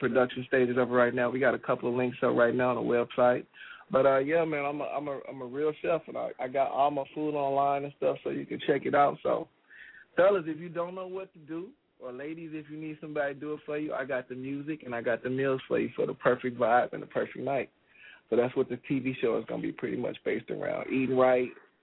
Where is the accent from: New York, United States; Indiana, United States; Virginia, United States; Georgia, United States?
Georgia, United States; Atlanta; also born or lived in Chicago; from Chicago, by way of Atlanta. I was born in Chicago but raised in Atlanta.